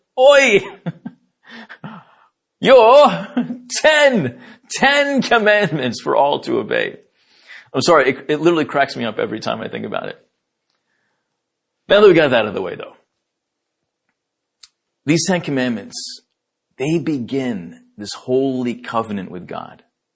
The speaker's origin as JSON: {"language": "English", "region": "New Jersey", "country": "United States", "tie": "born there", "said": "Sometime after that, I was born here in New Jersey."}